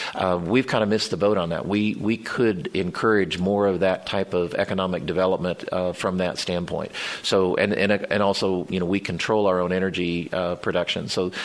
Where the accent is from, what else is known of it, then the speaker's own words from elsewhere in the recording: Wichita, Kansas, United States; You know, again, I come from Wichita.